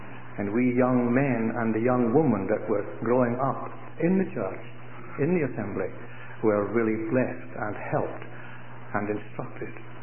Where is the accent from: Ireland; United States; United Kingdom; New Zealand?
United Kingdom; Scotland; moved away; Being a Scot, lived in Scotland for many years. We were home last year and we went to our roots. I even went to the house that I was born in.